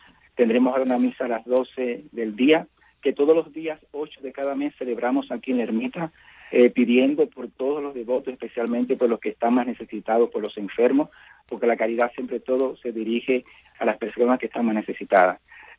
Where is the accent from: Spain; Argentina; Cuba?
Cuba; Holguín; al norte de Cuba, en mi provincia, en Holguín, de donde yo soy también